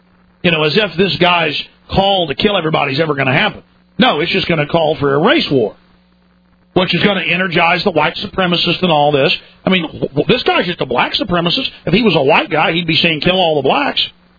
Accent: Dallas, Texas, United States; I experienced black racism against myself growing up in Dallas, Texas.

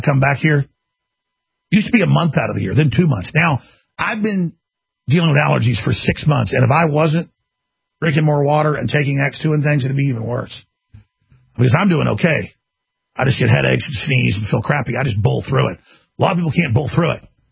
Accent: Austin, Texas, United States; Everyone I know in Austin, everyone can barely breathe now. I grew up in Texas. I was born here.

